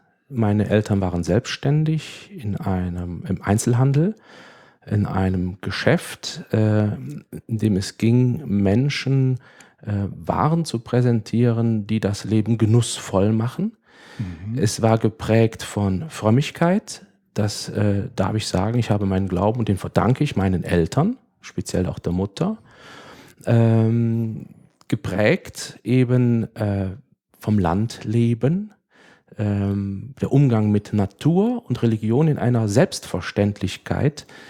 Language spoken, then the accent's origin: German; Waldbröl, North Rhine-Westphalia, Germany; Ich bin in Waldbröl geboren, im Oberbergischen, im tiefsten Oberbergischen Süden, der Geburtsstadt Anton Wilhelms Florentin von Zuckermaglio.